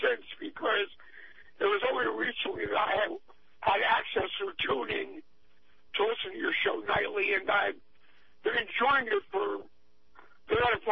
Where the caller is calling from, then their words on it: New Jersey, United States; I'm calling from New Jersey, from a minor tributary of the Appalachian Mountains, known as the Watchung Mountains.